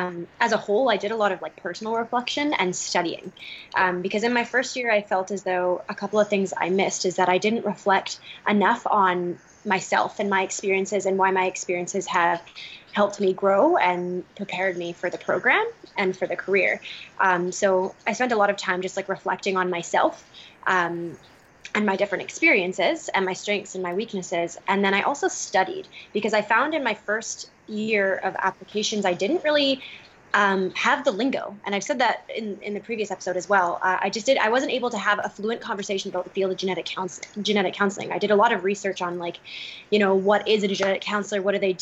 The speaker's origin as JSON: {"language": "English", "country": "Canada", "said": "And I'm from Canada, where we only have four schools."}